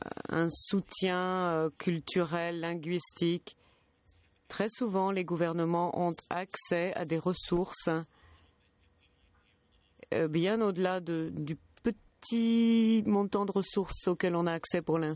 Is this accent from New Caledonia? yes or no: no; Malawi; Je viens du Malawi.